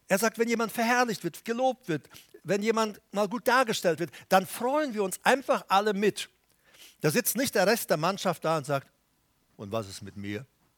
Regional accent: Paraguay; Ich erinnere mich als Teenager in Paraguay. Da bin ich ja nun mal geboren, wie manche wissen.

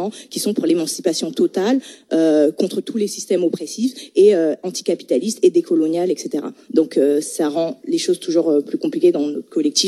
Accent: Haiti; Je n'ai pas la même vie en tant que haïtienne

